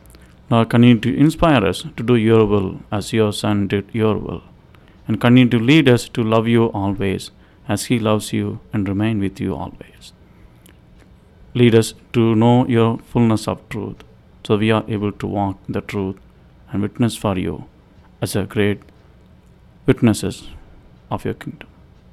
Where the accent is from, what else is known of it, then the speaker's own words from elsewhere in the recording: India; English is a second language; moved away as an adult; now in United States; I am from India, came to Indiana, you know.